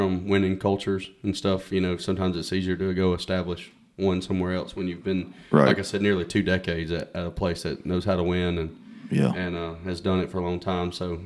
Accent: Walnut, Mississippi, United States; Of course, I'm from Walnut, so I've known Wallace for a long time, too.

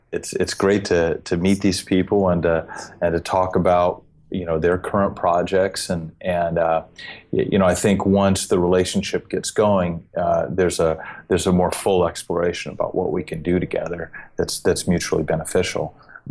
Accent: Tucson, Arizona, United States; Growing up in Tucson, I was kind of like a sci-fi nerd.

